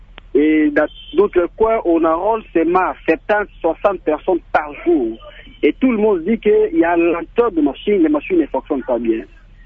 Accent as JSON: {"language": "French", "town": "Mbandaka", "region": "Équateur", "country": "DR Congo", "said": "ici chez nous, à Mbandaka, à l'Équateur?"}